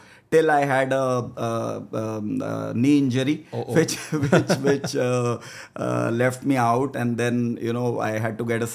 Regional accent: Delhi, India; I would like to say that I grew up in Delhi in India

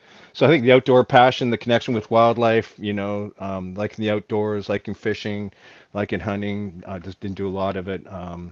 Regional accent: Canada; And so for me, growing up in Canada, doing a lot of time up in the bush

